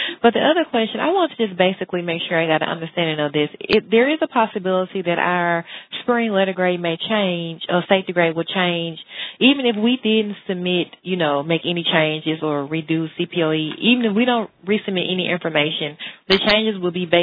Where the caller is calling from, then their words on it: Greenville, Mississippi, United States; calling from, I'm from Delta Regional in Greenville, Mississippi.